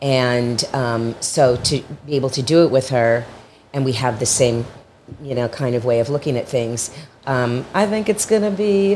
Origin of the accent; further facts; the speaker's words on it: Miami, Florida, United States; I'm from Miami, Florida. So that's where I was raised.